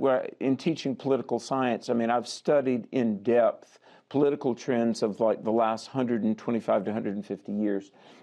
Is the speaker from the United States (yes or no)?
yes; the South, United States; I grew up in the Jim Crow Democrat South.